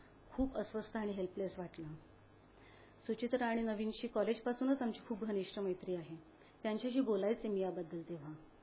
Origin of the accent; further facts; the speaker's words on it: Tarapur, Maharashtra, India; माझं बालपण Tarapur atomic power स्टेशनच्या कॉलनीमध्ये गेलं।